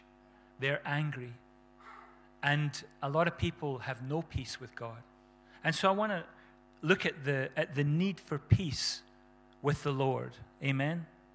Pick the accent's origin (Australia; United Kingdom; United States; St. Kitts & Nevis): United Kingdom; Scotland; I want to go where the sun makes me warm. But I'm a Scotsman. So on we go.